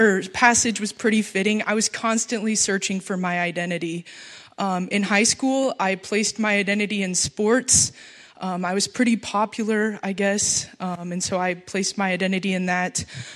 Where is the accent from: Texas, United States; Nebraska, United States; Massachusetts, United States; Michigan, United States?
Nebraska, United States; Hemingford; So I grew up in Hemmingford, which is about 40 miles south.